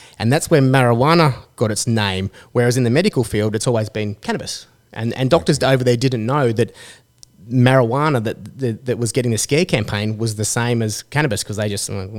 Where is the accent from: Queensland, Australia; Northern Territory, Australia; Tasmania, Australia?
Queensland, Australia; Gold Coast; I did have a little bit of experience with cannabis growing up on the Gold Coast, surfing and smoking and that kind of thing.